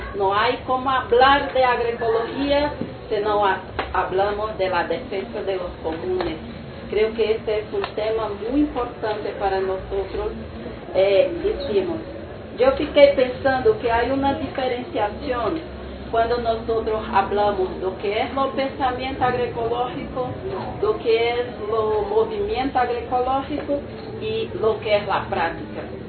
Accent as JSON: {"language": "Spanish", "country": "Brazil", "first_language": "Portuguese", "second_language": "Spanish", "said": "Yo no hablo muy bien español. … de Brasil. Hablo portugués."}